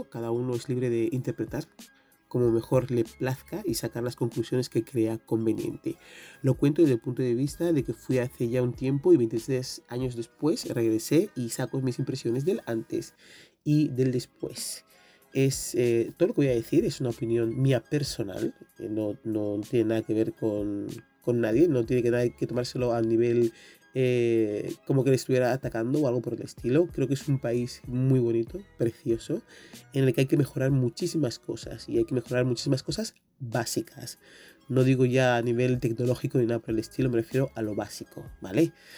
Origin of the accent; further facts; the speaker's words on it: Equatorial Guinea; me vuelvo a mi país de origen. Así, siempre estará bien Guinea Ecuatorial.